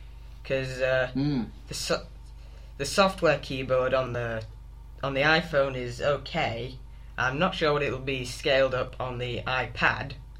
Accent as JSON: {"language": "English", "region": "England", "country": "United Kingdom", "accent": "northern English", "said": "my accent doesn't really help, because up here in the north of England we don't tend to pronounce our consonants very strongly."}